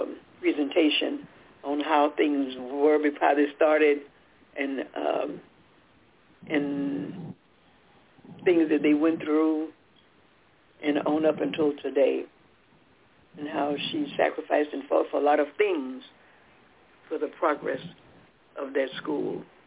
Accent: Nashville, Tennessee, United States; Yes, I'm from Nashville, Tennessee.

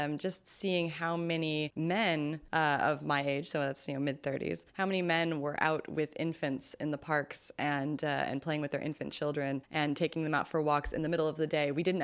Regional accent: California, United States; as a Californian, you know, we deal with smog, et cetera.

